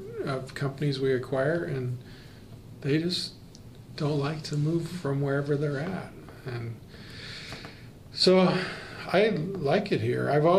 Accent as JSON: {"language": "English", "town": "Pendleton", "region": "Oregon", "country": "United States", "tie": "born or raised there", "said": "Yeah, I was a country boy, you know. I grew up in Pendleton. I cut wheat for a living, you know, did farmer rancher type stuff, and you know, it's a town of 10,000 people"}